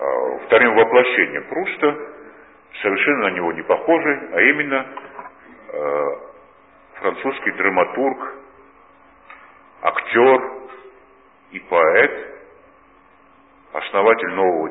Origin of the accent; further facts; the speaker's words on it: Georgia